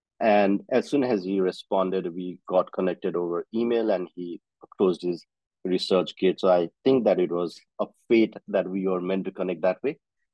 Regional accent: Nepal; also born or lived in India; I am originally from Nepal. And I studied physiotherapy in India.

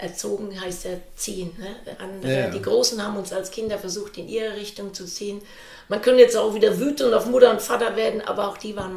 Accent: Rhineland-Palatinate, Germany; born there; Ich bin in der Pfalz geboren.

